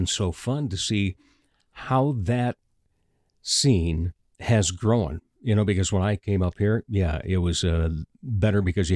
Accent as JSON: {"language": "English", "town": "Rock Rapids", "region": "Iowa", "country": "United States", "tie": "born or raised there", "said": "I grew up down in Rock Rapids and have, with the exception of 2 years sowing the wild oats out in Colorado, have been in this area and worked in this area."}